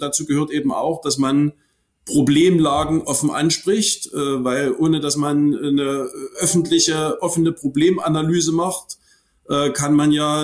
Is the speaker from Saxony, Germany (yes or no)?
yes; Hohenstein-Ernstthal, Saxony, Germany; In meiner Heimatstadt Hohenstein-Ernstthal